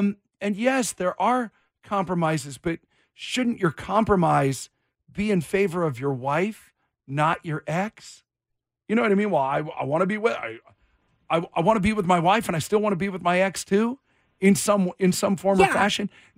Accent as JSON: {"language": "English", "town": "Vancouver", "region": "British Columbia", "country": "Canada", "tie": "born or raised there", "lives_now": "Seattle, United States", "said": "But in my head, I was going north to go back home to my hometown instead of going south to drive back to Seattle. Vancouver, Canada, 2.5 hours north."}